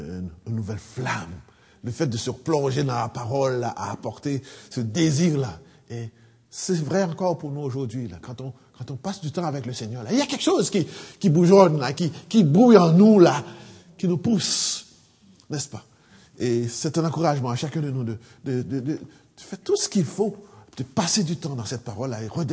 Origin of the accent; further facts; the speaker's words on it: Haiti; Chez nous en Haïti, je pense qu'ils ont, ils ont pris ça à la lettre.